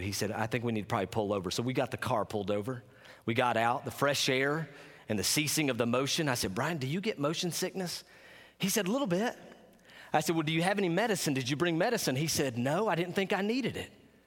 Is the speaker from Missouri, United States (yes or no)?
no; Bristol, Tennessee, United States; an aluminum canning plant in the city where I grew up in Bristol, Tennessee.